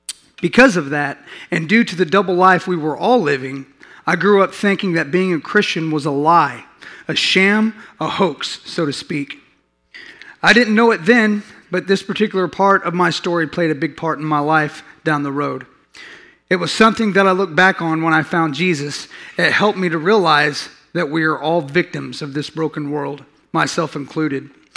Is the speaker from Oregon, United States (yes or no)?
no; Shattuck, Oklahoma, United States; born there; I was born in Shattuck, Oklahoma. I'm the second of the youngest of 4 brothers and 3 sisters.